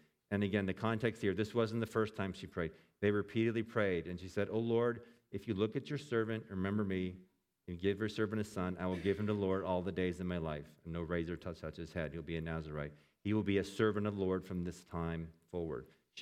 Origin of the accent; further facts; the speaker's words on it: Pennsylvania, United States; We're from Pennsylvania, okay? And we sent our kids to college.